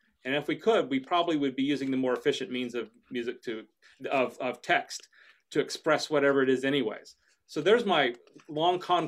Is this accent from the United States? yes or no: yes; Texas, United States; now in Indianapolis, United States; Oh, by growing up in Texas, country fried steak, fried okra, mashed potatoes, and way too much gravy.